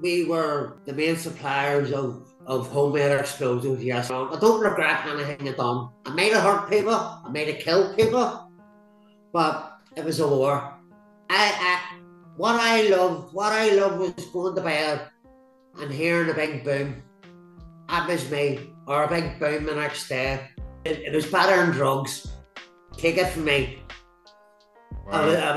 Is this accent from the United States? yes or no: no; Northern Ireland, United Kingdom; I was born in the Lower Falls, raised in Gibson Street, Platinum Street first. With my granny and granda, I lived with my granny and granda, and then my dad bought a house and moved into Gibson Street.